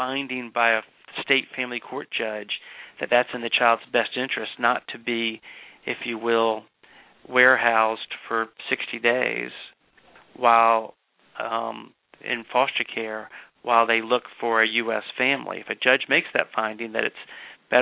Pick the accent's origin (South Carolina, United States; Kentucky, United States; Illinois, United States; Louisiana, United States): South Carolina, United States; And again, I'm from South Carolina, a traditionally closed adoption state